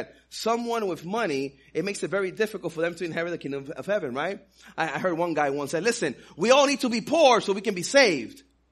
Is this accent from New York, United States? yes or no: yes; New York City, New York, United States; first language Spanish; English is a second language; You know, I grew up in New York City, so I learned Spanish at home, and I learned English on the streets, and I always had a C in English and in reading, and my grammar and all that wasn't that strong